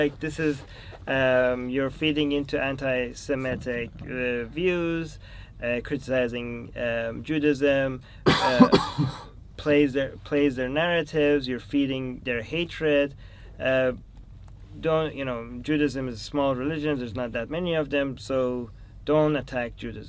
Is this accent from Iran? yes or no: yes; Iran; English is a second language; Like, I'm from Iran, right?